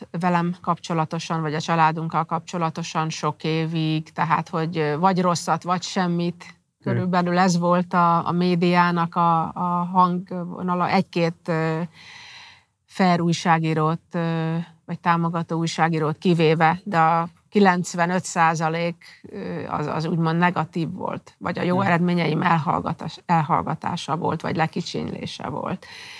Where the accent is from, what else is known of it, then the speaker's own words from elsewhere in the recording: Budapest, Hungary; az a környezet végül is, amiben én felnőttem itt Budapesten